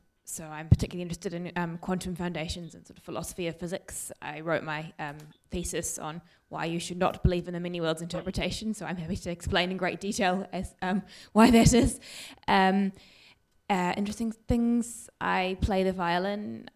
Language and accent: English; New Zealand; also born or lived in Oxford, United Kingdom; I grew up in New Zealand with all the sheep and the hobbits and things.